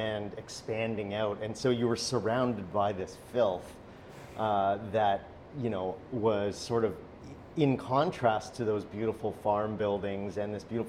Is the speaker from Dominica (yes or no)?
no; Brampton, Ontario, Canada; I grew up in Brampton, and I went to school, a really beautiful little school in Caledon, Ontario, Mayfield. It's an art school.